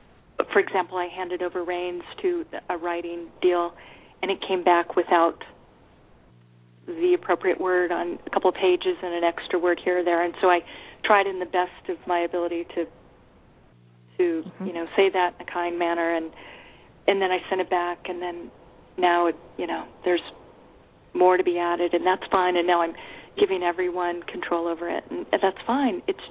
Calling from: Texas, United States; I'm calling from Texas.

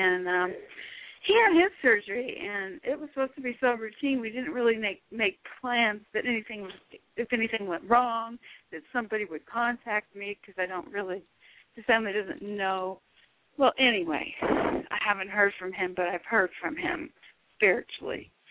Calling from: California, United States; California.

